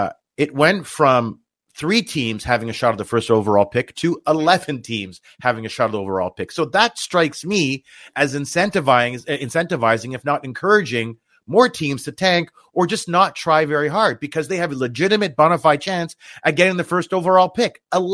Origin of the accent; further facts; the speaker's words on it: Canada; We're Canadian.